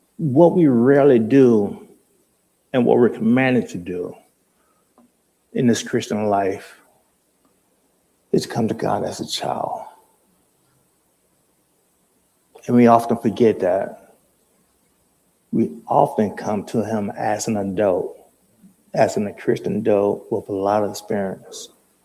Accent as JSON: {"language": "English", "town": "Mobile", "region": "Alabama", "country": "United States", "tie": "born or raised there", "said": "You know, as you know, I grew up in Mobile, Alabama. And in my neighborhood, there were like two convenience stores within walking distance."}